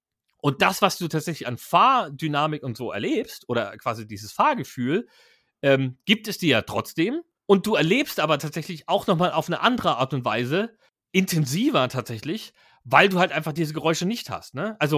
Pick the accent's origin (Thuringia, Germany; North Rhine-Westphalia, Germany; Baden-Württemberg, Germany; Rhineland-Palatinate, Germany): Baden-Württemberg, Germany; Schwarzwald hatte ich schon angedeutet, bin ich in der Ecke teilweise aufgewachsen